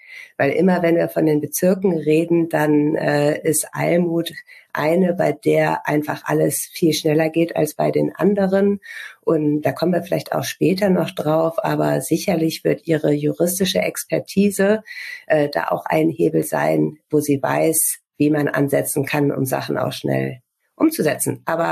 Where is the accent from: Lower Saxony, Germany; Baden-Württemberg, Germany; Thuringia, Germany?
Lower Saxony, Germany; wir sind in Niedersachsen in einer Kleinstadt aufgewachsen